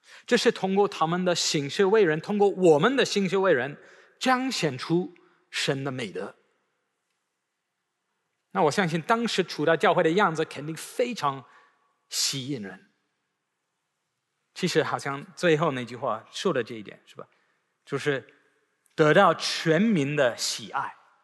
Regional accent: United Kingdom; 我们英国人容易把自己的房子当做一个城堡

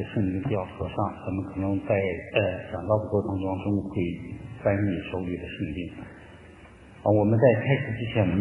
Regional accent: China; 其实我们大家作为中国人，我们都知道

